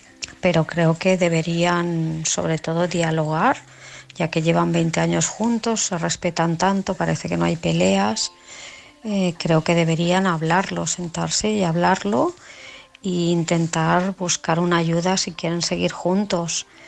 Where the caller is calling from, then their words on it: Sant Just Desvern, Catalonia, Spain; de Sant Just Desvern.